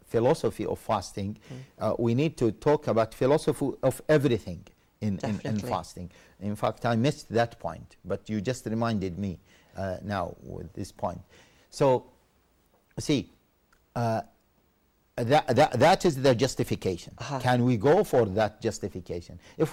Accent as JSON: {"language": "English", "country": "United Kingdom", "said": "But we are not Saudis. We are not from Arabs. We are British."}